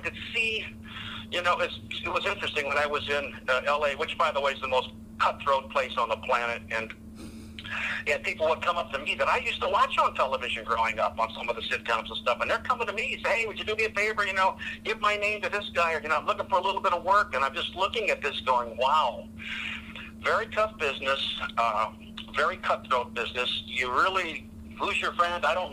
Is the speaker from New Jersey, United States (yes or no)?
no; Ottawa, Illinois, United States; born there; And I mentioned I was born in Ottawa, Illinois.